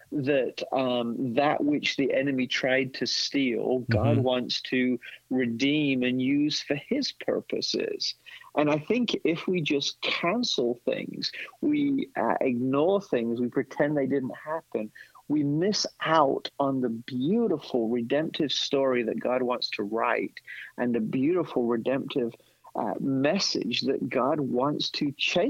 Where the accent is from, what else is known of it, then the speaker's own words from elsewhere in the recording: England, United Kingdom; now in Orlando, United States; growing up in England.